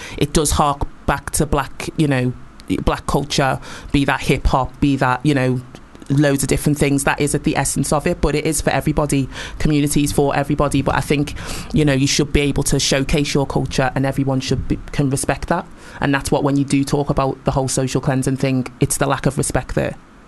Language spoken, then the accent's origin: English; Liverpool, North West England, United Kingdom; You know, I'm from Liverpool, but I love London and I've lived in different places.